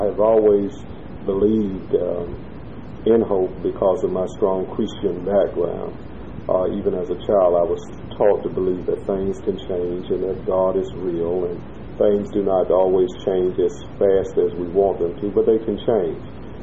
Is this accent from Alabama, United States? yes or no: yes; Bessemer, Alabama, United States; Okay, I grew up in the Bessemer, Birmingham area. Graduated from high school in 1965 during the turbulent 60s.